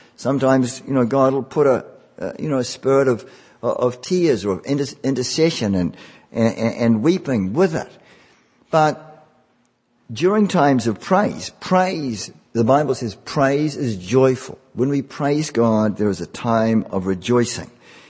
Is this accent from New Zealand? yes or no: yes; New Zealand; when I grew up in the Anglican Church in New Zealand, Episcopalian Church. I was sprinkled there when I was a baby, and I grew up in that church.